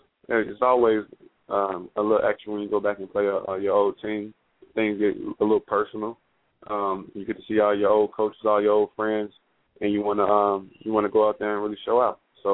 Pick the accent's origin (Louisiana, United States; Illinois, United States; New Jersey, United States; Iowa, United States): Illinois, United States; Chicago; I'm from Chicago, so I'm a Blackhawks man.